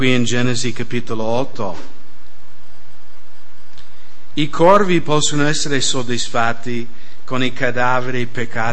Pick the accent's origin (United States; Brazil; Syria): United States; Kent; Italian is a second language; E mi ricordo un giorno stavo camminando con la mia macchina lì a Kent, nel mio paese, e ho visto una macchina della polizia in borghese, perché abbiamo in America queste macchine